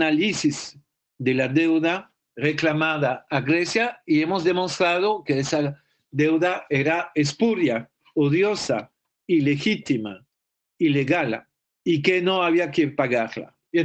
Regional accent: Belgium; en mi país, Bélgica, contra el bloqueo de Cuba

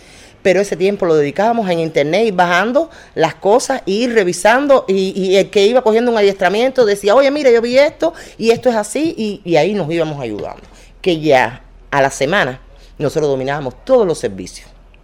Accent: Cuba; nosotros somos de Cuba, nosotros somos cubanos

